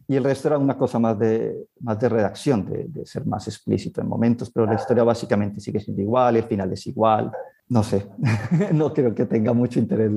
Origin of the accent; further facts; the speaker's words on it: Colombia; de estas cosas que uno tiene por el género, o por otro lado, por ser colombiano.